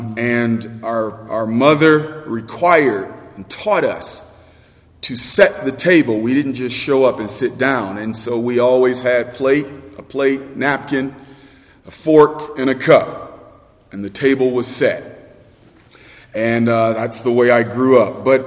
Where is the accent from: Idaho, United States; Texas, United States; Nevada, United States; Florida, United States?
Florida, United States; I grew up in South Florida, and as a boy, did not get to do much camping.